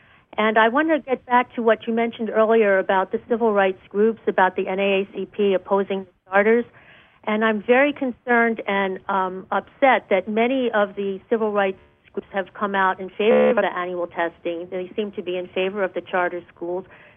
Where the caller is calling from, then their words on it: Rhode Island, United States; I'm calling from Rhode Island.